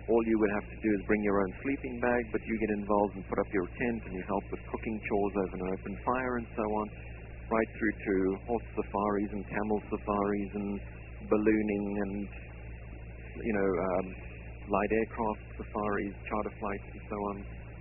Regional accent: South Africa; I was born and raised in South Africa.

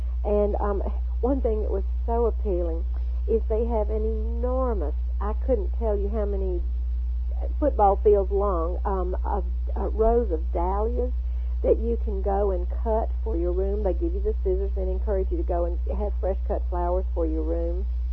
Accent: the South, United States; I grew up in the South

